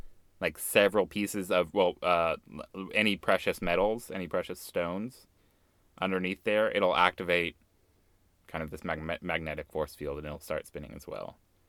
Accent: Kentucky, United States; now in Texas, United States; I'm back home in Kentucky for the holidays, right?

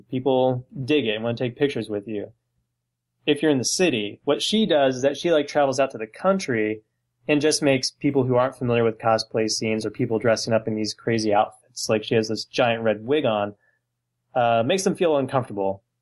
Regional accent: United States; Like, there's American cheese, and I'm an American, but I really don't want to be associated with American cheese as it is.

